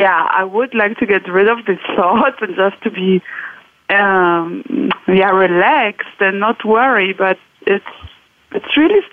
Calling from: Euskirchen, North Rhine-Westphalia, Germany; English is a second language; I'm calling in from Euskirchen, which is located in Germany, south of Cologne.

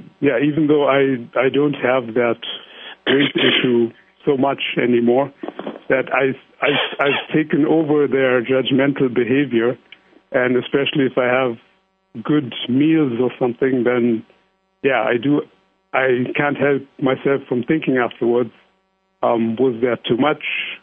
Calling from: Amsterdam, North Holland, Netherlands; I am calling from Amsterdam in the Netherlands.

